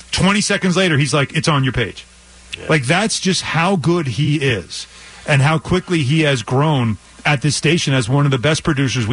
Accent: New York, United States; accent: New York; I'm not going to suddenly lose my New York accent. That's not going anywhere.

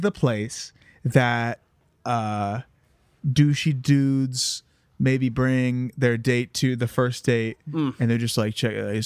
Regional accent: Columbus, Ohio, United States; I'm from Columbus, Ohio.

